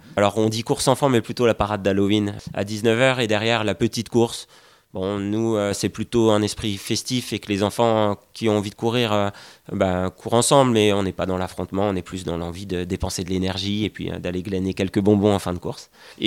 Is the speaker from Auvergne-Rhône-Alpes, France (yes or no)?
no; Grand Est, France; nous, on vient de Champagne-Ardenne, on n'est pas basalpin.